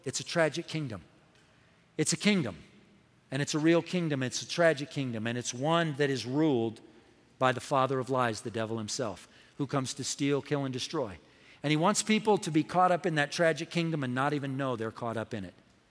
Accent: California, United States; I grew up in Southern California

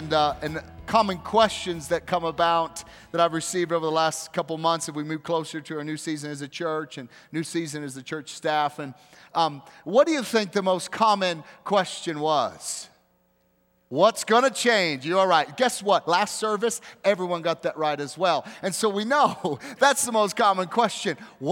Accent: the South, United States; Maybe some of you, because you know I grew up in the South, you're thinking, are we going to start handling snakes here in the service or something?

